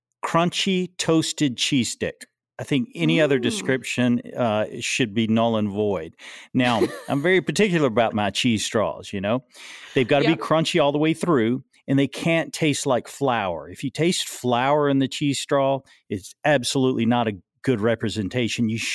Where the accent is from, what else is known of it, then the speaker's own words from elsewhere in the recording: Florence, Alabama, United States; Well, I'm actually originally from Florence, Alabama, so definitely a North Alabama native. That's where I was born and raised.